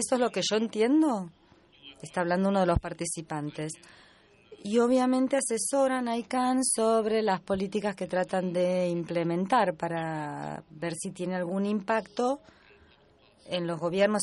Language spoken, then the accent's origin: Spanish; Romania; soy de Rumania.